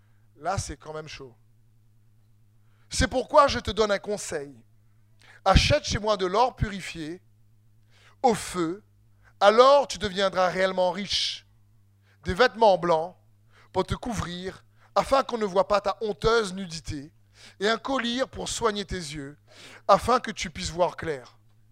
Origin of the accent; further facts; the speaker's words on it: Réunion, France; Puis dernièrement chez nous à La Réunion